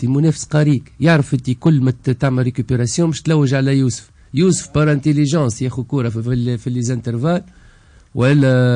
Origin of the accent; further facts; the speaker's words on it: Tunisia; انا كتونسي تهمني المنتخب الوطني التونسي